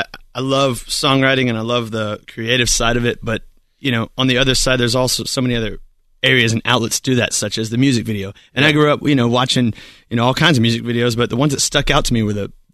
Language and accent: English; Columbus, Georgia, United States; now in Nashville, United States; Yeah, man, I came from Columbus, Georgia, moved to Nashville.